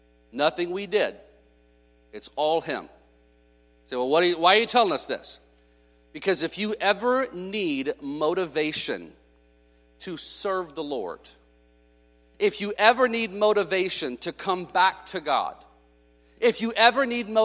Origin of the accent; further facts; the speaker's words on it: Midwest, United States; And from growing up in the Midwest, there's a bunch of them.